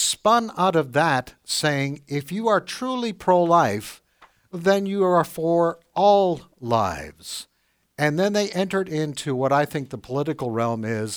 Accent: Canada; now in United States; I'm an immigrant from Canada. I came in, got a green card.

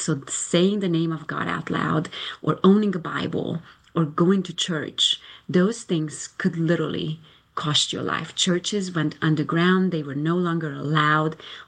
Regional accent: Romania; I grew up in Romania during the communism. So when I was born, it was already communism.

